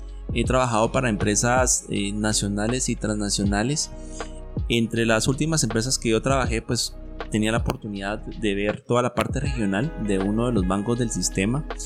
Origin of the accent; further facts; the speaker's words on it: Guatemala; Entonces yo dije, no, pero si somos guatemaltecos